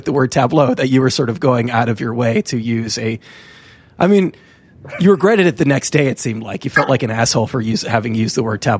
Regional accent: California, United States; I don't know if it's because I'm from California, but everyone was texting me about it.

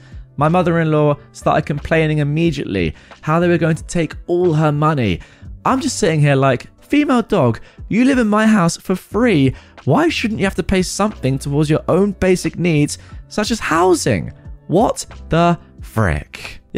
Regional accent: England, United Kingdom; I'm English.

